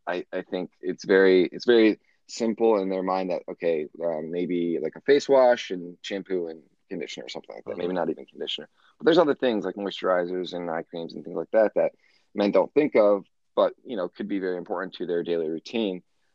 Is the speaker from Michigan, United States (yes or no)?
yes; Detroit, Michigan, United States; I'm from the Detroit area, and prior to this, I worked in the automotive industry for about 9 years